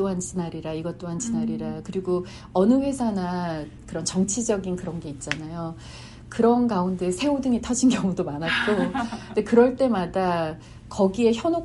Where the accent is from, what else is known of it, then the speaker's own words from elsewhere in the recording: South Korea; moved away as an adult; now in United States; 제가 이민자로서 한국에서 대학원까지 공부하고 아무런 미국에 연고가 없는 상태에서 그냥 신랑 따라 미국을 와서